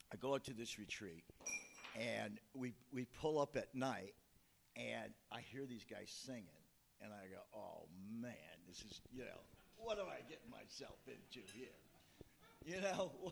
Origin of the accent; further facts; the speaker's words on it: Westchester, New York, United States; Well, I grew up outside of New York City in a place called Westchester. And we went to church every Sunday, good Catholic kid, altar boy, all that kind of stuff.